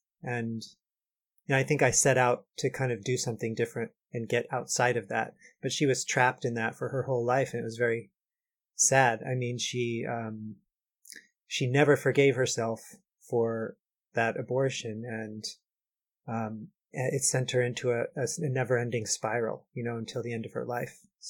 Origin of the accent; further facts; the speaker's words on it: Los Angeles, California, United States; I grew up in Los Angeles as an only child, and I think that and my mother was quite poor